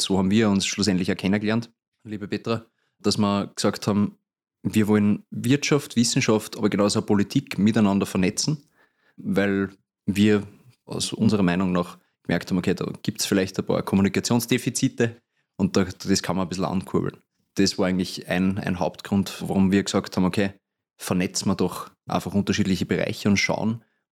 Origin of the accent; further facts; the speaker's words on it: Melk, Lower Austria, Austria; Bin selber im Gemeinderat auch tätig, einfach weil ich sage, mir liegt meine Heimatstadt am Herzen.